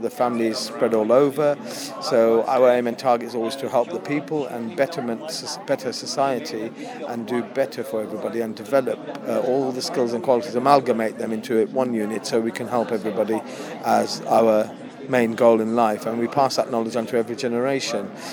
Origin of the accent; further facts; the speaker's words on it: Manchester, North West England, United Kingdom; now in Birmingham, United Kingdom; live locally in Borstal Heath, not far from the Cannonhill Park and Cricket Ground, and I've been here for 44 years. I'm originally from Manchester, but all my mother's side of the family's here.